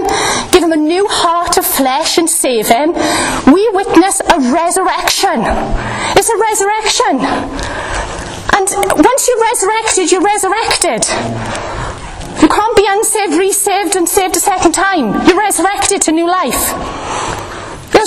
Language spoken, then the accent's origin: English; Wales, United Kingdom; accent: Welsh; My daughter tells me off when I'm too Welsh.